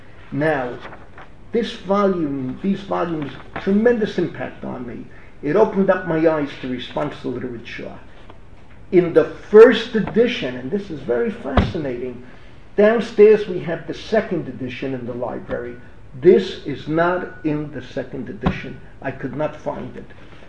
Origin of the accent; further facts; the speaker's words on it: Philadelphia, Pennsylvania, United States; Shmur matzah, when I grew up in Philadelphia, when I came to, you know what the challah tasted like? Shabbos, a guy baked in his house, there was no kosher bakery, it tasted like wallpaper.